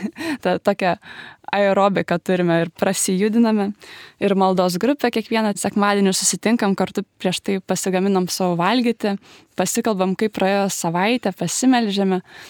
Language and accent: Lithuanian; Klaipėda, Klaipėda County, Lithuania; man 19, esu iš Klaipėdos, atvykau čia studijuoti. Esu ateitininkė.